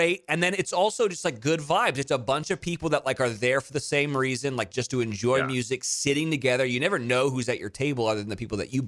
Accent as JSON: {"language": "English", "town": "Pebble Beach", "region": "California", "country": "United States", "said": "I'm from Pebble Beach"}